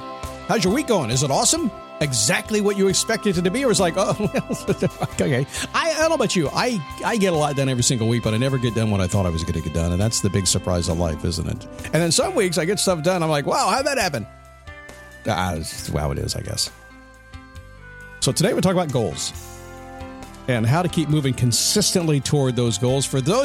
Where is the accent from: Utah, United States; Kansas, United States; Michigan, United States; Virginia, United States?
Virginia, United States; Virginia Beach; born there; A long time ago, when I was born in the Portsmouth Naval Hospital in Virginia Beach, Virginia. It's not there anymore.